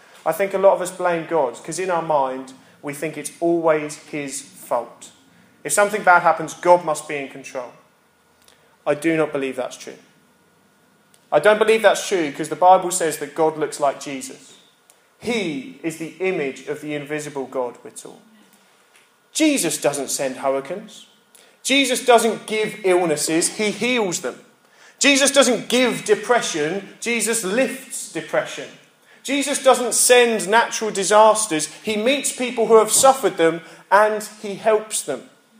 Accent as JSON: {"language": "English", "country": "United Kingdom", "said": "We, as a British people, understand that regardless of how good things are, there is always something out of whack."}